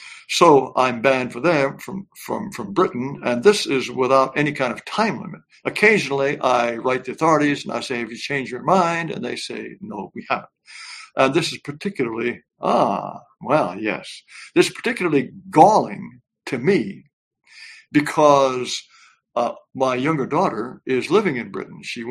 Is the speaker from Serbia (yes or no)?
no; Japan; something else that I retain from growing up in Japan